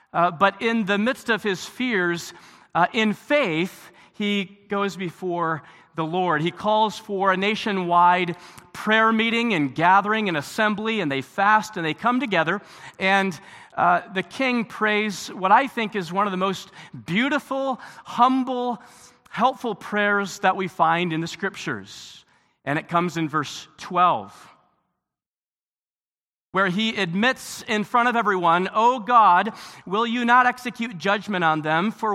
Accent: Zeeland, Michigan, United States; I am church planting through Harvest at in Zeeland, Michigan, my hometown.

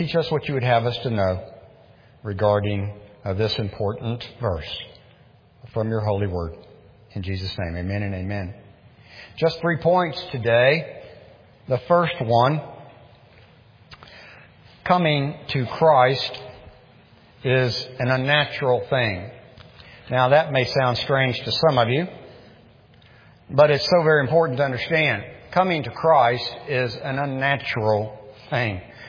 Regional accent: Pasadena, California, United States; Years ago, growing up in Pasadena, I used to see this on people's cars a lot.

